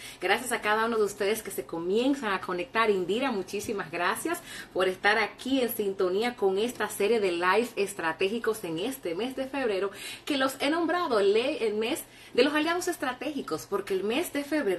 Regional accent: Dominican Republic; un evento muy importante en mi país, República Dominicana

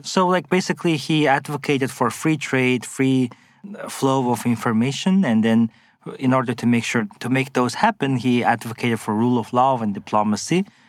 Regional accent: Mongolia; Mongolia, because we are a post-Soviet country, our education system is still going through a reform. So growing up in Mongolia, the Mongolian history, like courses in secondary school, aren't really enough.

